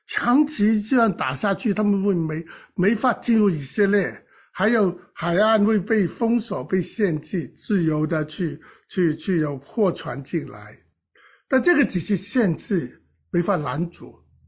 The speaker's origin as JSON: {"language": "Chinese", "country": "Hong Kong", "lives_now": "Israel", "said": "我们香港人、台湾人、新加坡人啊，中国人都不会这样带孩子的。"}